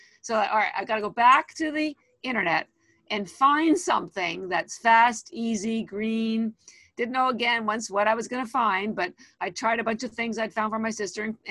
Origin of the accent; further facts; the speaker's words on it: Toronto, Ontario, Canada; moved away as an adult; now in Boston, United States; I live in Boston, Massachusetts. I've lived here 33 years. Wow. However, I am Canadian, a homegrown girl, born in Toronto.